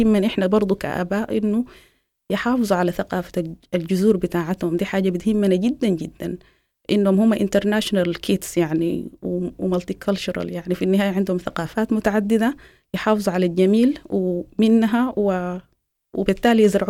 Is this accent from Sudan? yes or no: yes; Sudan; now in Netherlands; إحنا اتولدنا وتربينا في السودان